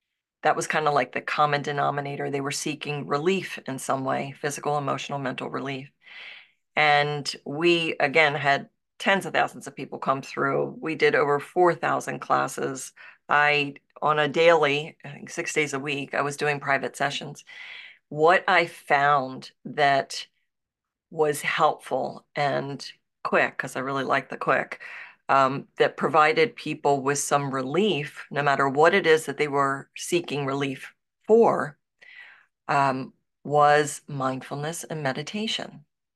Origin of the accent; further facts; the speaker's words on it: Baltimore, Maryland, United States; now in Los Angeles, United States; I moved from Baltimore, Maryland, which is where I was born and raised and where I lived my entire life. And then I moved to Los Angeles with no job and seemingly no identity.